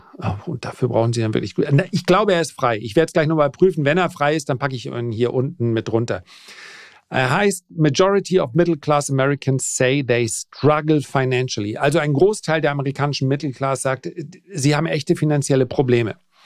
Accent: Northern Germany, Germany; Als Norddeutscher ist man ja jetzt auch nicht die geborene Lebensfreude.

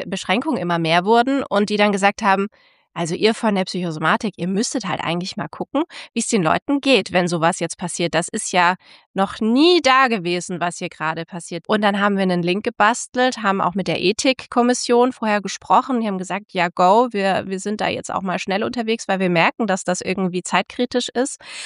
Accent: Tübingen, Baden-Württemberg, Germany; ich komme tatsächlich auch aus der Gegend. Also ich bin eher heimatnah fürs Studium geblieben und ich habe da auch ein Studium Generale gemacht, bevor ich Medizin studiert habe. Deswegen bin ich da irgendwie kleben geblieben im kleinen Tübingen

